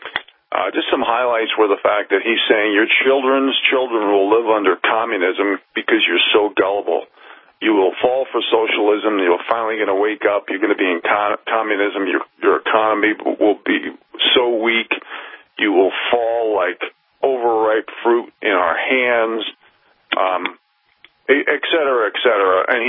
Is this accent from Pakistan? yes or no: no; East Coast, United States; Like when I grew up on the East Coast, and it's, you know, there's double the population compared to when I grew up as a kid.